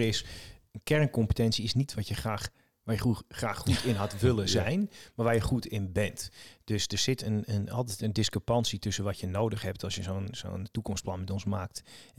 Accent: Amsterdam, North Holland, Netherlands; ik ben geboren in Lansmeer en ik ben een beetje opgegroeid in Amsterdam.

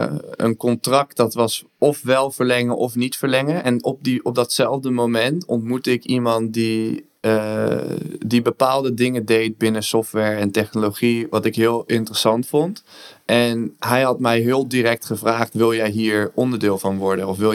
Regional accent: Netherlands; also born or lived in Alabama, United States; Omdat ik uit Nederland kom.

